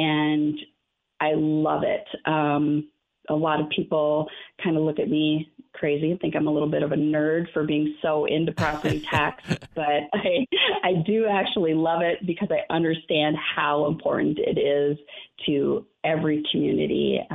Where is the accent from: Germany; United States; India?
United States; Minnesota; now in Tucson, United States; Well, I'm originally from Minnesota. I think I've been doing pretty good, with the exception of just saying that word, is to keeping my accent under wraps.